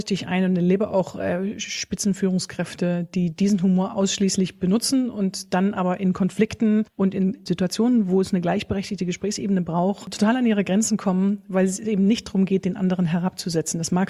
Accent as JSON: {"language": "German", "town": "Bitterfeld-Wolfen", "region": "Saxony-Anhalt", "country": "Germany", "tie": "born or raised there", "said": "Ich komme aus der Gegend Bitterfeld-Wolfen."}